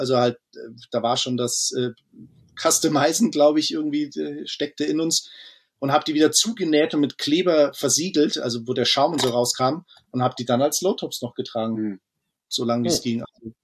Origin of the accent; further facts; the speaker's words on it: Kirchheim-Heimstetten, Bavaria, Germany; Wir kommen aus dem Vorort von München und der Ort ist so ein bisschen... genau, Kirchheim-Heimstetten. Die gehören zwar zusammen, aber es sind doch zwei Orte.